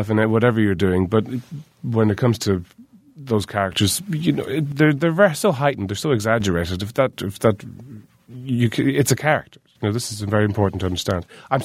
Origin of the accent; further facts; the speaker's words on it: Ireland; Well, you know, I grew up in Ireland in the 70s, so these were unreconstructed times.